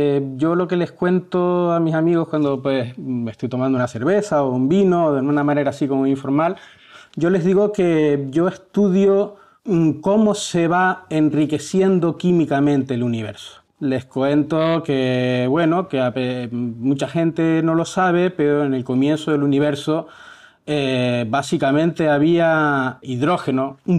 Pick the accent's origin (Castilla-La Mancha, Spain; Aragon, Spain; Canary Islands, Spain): Canary Islands, Spain; La Laguna; yo soy de La Laguna, una pequeña ciudad en la isla de Tenerife, en las Islas Canarias, que están situadas, para quien no se sitúe, pertenecen a España, pero geográficamente están situadas al lado de Marruecos, del Sáhara, más bien, en África.